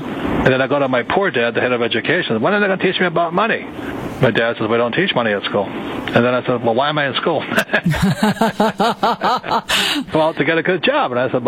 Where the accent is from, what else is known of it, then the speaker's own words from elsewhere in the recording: Hawaii, United States; born there; Well, I was born in Hawaii.